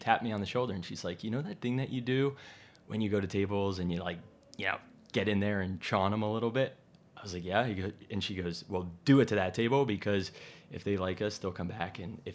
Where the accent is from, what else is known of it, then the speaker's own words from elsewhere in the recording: New Jersey, United States; And I grew up in New Jersey, the Jersey Shore, went to school at University of Virginia.